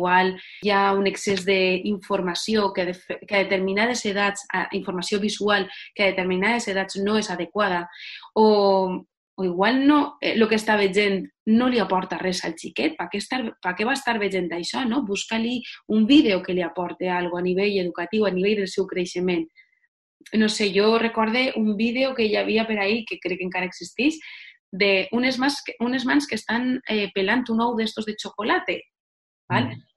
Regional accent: Valencian Community, Spain; first language Valencian; la meva llengua afectiva és la llengua en la que jo m'he criat, la llengua de tota la meva família i de la majoria dels meus amics.

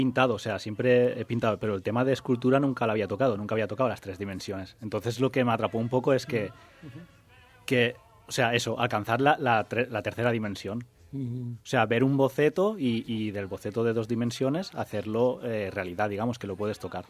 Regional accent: Benicarló, Valencian Community, Spain; yo soy de allí de Benicarló y allí hay tradición fallera, pero no tanto como aquí en Valencia.

